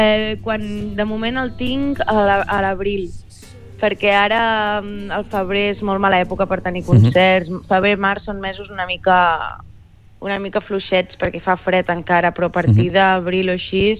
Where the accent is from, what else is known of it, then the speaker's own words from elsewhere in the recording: Begues, Catalonia, Spain; he crescut a Begú i la meva Andalusia, per dir-ho d'alguna manera, són els meus avis.